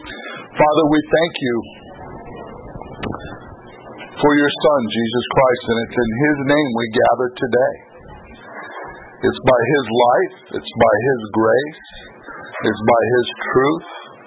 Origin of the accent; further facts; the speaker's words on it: Texas, United States; Even though I'm a refugee from Texas, I will tell you, do not mess with Texas.